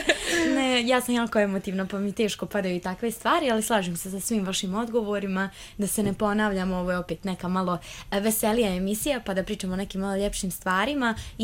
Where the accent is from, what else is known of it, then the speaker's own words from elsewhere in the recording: Pančevo, Vojvodina, Serbia; Kažem, pa nisam ja odavde, ja sam iz Pančeva.